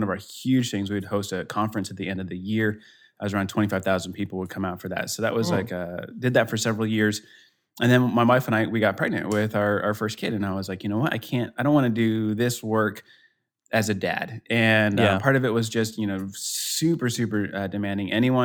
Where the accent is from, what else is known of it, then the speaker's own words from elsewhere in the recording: Denver, Colorado, United States; now in Kansas City, United States; So I'm in Kansas City originally. I'm from Denver, so I'm kind of a Colorado guy at heart.